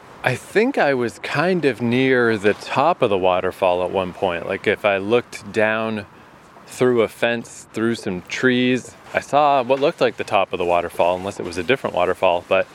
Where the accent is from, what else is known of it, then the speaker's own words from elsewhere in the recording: Fredericton, New Brunswick, Canada; That reminds me, actually, in my hometown, Fredericton, New Brunswick, they have kind of the opposite.